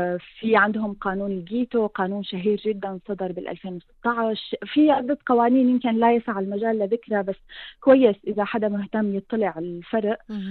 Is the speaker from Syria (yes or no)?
yes; Syria; فبيصير إمكانية لأنه نحدث تغيير أكبر من لما بنشتغل نحن لحالنا كسوريين